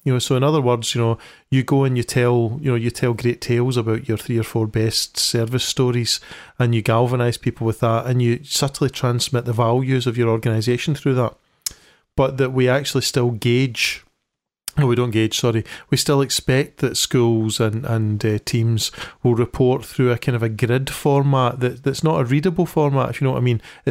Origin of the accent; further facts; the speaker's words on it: Scotland, United Kingdom; even as a Scot coming to do work there